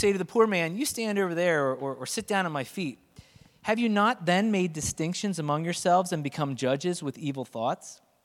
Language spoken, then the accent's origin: English; Pennsylvania, United States; despite the fact that I was white, I was from Pennsylvania, and I was dressing like a moron.